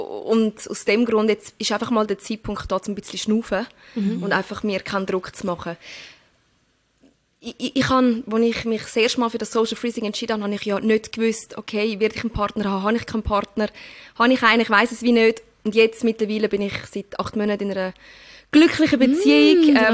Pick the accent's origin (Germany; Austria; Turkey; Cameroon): Turkey; ich bin Türkin.